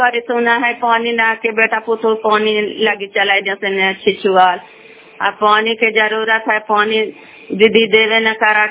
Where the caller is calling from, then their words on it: Fatehpur, Bihar, India; फतेहपुर से हम बोल रहे हैं।